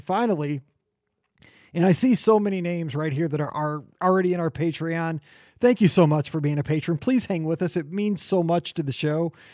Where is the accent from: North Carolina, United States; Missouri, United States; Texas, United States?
Missouri, United States; the times I grew up here in Missouri.